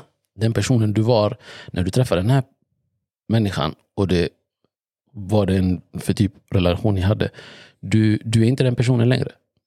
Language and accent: Swedish; Växjö, Kronoberg County, Sweden; Hemma i Växjö och vi växte upp ihop.